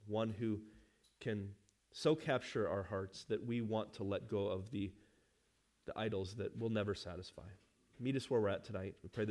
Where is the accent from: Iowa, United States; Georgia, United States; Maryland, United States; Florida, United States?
Iowa, United States; Iowa City; I grew up in Iowa City.